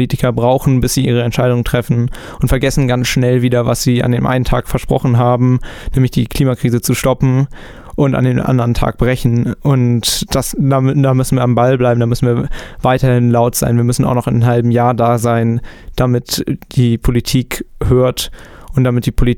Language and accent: German; Kiel, Schleswig-Holstein, Germany; In Kiel, wo ich herkomme